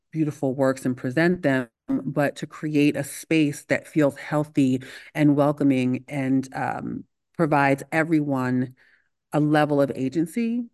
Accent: Philadelphia, Pennsylvania, United States; I'm the baby of nine. I grew up in Philadelphia.

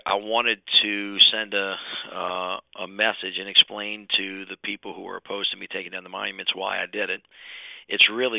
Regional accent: the South, United States; the experiences that I went through growing up in the South.

